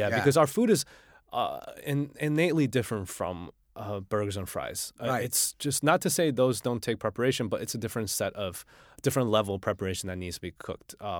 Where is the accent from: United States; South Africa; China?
China; Xi'an, Shaanxi; So we're going to have obviously food from my hometown. You know, all the things, from simple foods like skewers, barbecue skewers with lamb and cumin, to the steamed buns that I, you know, the juicy steamed buns from Xi'an that's lamb filled